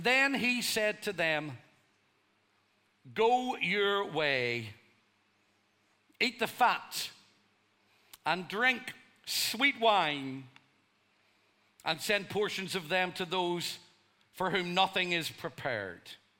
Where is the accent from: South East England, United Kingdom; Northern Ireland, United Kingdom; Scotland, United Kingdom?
Northern Ireland, United Kingdom; accent: Irish; just because I was from Northern Ireland, just because I had an Irish accent.